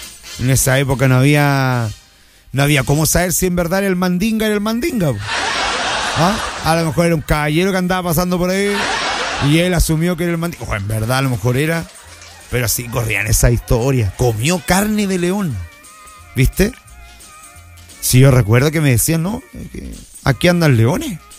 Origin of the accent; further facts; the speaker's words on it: Lota, Biobío, Chile; yo que soy de Lota, nacido, criado y malcriado en Lota